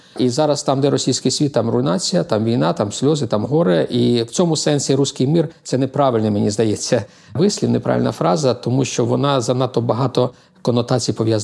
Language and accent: Ukrainian; Cherkasy Oblast, Ukraine; Я сам з Черкащини